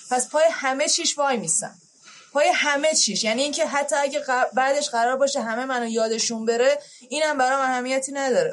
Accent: Iran; moved away; من تمام دوستای بچگیم رفتن، یعنی دوستای 10-12 سالم. الان دوست صمیمی 10-12 ساله توی ایران ندارم

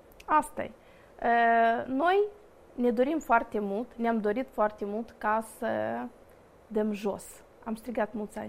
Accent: Bălți, Moldova; vin din Bălți și prin pielea noastră am simțit ce înseamnă discriminare la nivel central.

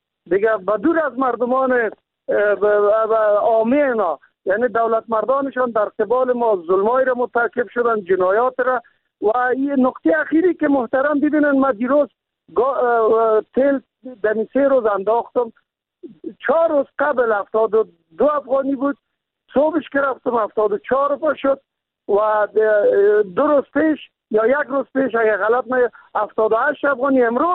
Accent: Kabul, Afghanistan; خودم شخصا مسکونه کابل و باشنده کابل و متولد کابل هستم

